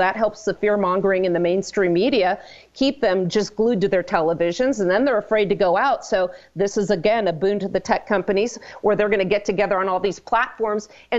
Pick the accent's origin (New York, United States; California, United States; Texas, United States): California, United States; moved away as an adult; I am originally from California, like I believe you are as well. And I left California. I was practicing law out there